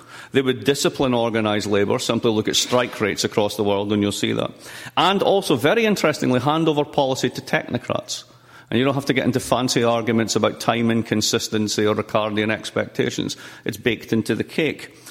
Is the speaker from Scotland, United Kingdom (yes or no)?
yes; Scotland, United Kingdom; now in United States; I see it very much being a Scot who lives in the United States